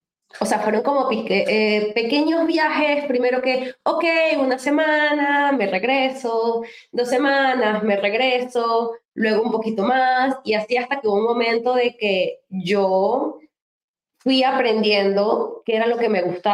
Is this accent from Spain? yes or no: no; Venezuela; moved away; Muchos saben ya que yo soy venezolana